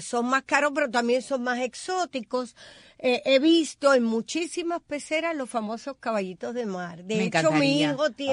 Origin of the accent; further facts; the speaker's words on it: Cuba; moved away; hasta que me fui de Cuba